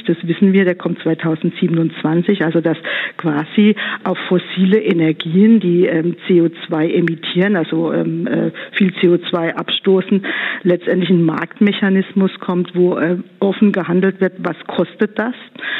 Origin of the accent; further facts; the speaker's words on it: Baden-Württemberg, Germany; ich komme aus Baden-Württemberg